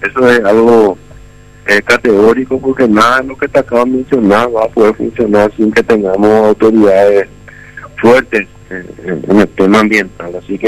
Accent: Paraguay; el gran problema que tenemos como paraguayos, que es la justicia.

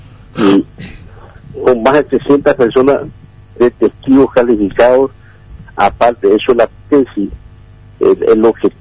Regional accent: Paraguay; Hemos cumplido claramente como ciudadanos paraguayos

